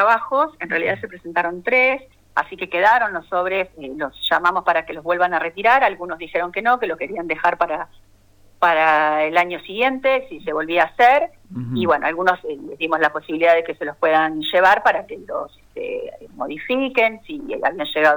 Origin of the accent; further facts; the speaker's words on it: Saldungaray, Buenos Aires Province, Argentina; born there; Soy nacida en Saldungaray.